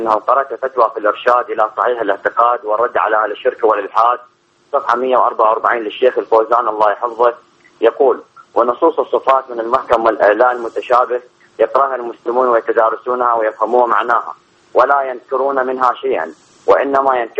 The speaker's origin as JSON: {"language": "Arabic", "country": "Iraq", "said": "طبعا نحن عندنا في العراق اغلب ائمه المساجد"}